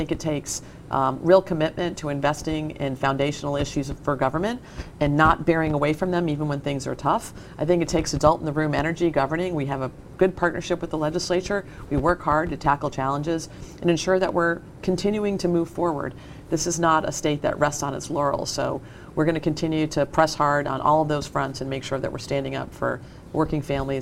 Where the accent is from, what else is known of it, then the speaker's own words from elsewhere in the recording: Hawaii, United States; born there; now in Salem, United States; I didn't have the good fortune to grow up here. I'm a Navy brat, so I was born in Hawaii. We moved to lots of different places. I came to Massachusetts to go to college, like many people, and just never left.